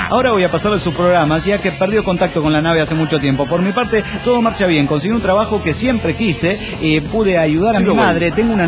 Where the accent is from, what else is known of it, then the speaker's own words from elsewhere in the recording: Güemes, Argentina; de Güemes, Argentina.